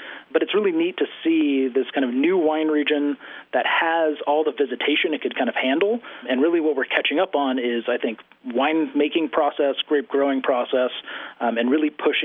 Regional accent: California, United States; I am born and raised in the Napa Valley.

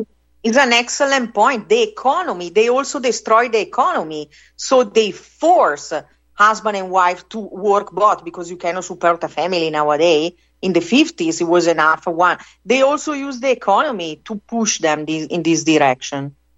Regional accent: Italy; English is a second language; I'm from Italy.

